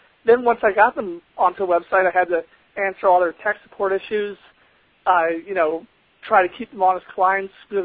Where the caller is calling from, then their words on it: Tampa, Florida, United States; Today I'm in Tampa, Florida.